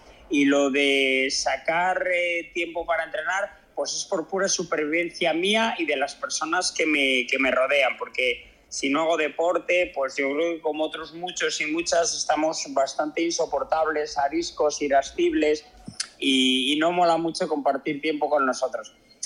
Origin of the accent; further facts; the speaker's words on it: Valladolid, Castile and León, Spain; Yo soy de Valladolid y viví pues toda mi infancia y adolescencia en Valladolid. Valladolid es la provincia con menos desnivel de España, más plana.